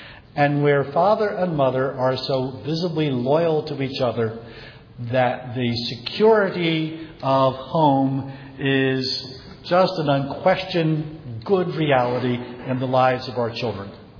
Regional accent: Philadelphia, Pennsylvania, United States; I am from Philadelphia. I'm actually in Southeast Delco, which is just South Philly extended, if you know our geography.

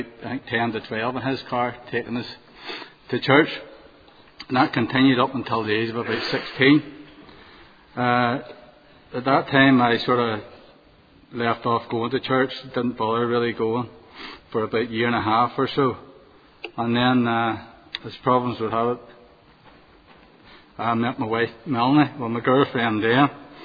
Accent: Portavogie, Northern Ireland, United Kingdom; I was brought up and reared in the wee fishing village down the Irish Peninsula, Port of Ogie. And I was sent faithfully Sunday by Sunday to Glastory Presbyterian Church.

